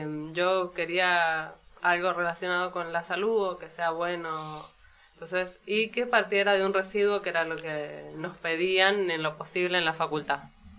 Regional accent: Mendoza, Argentina; No, yo soy de Mendoza.

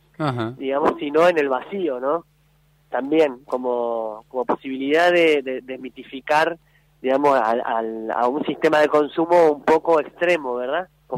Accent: Tierra del Fuego, Argentina; Luego me voy a Tierra del Fuego, que es donde yo me crié

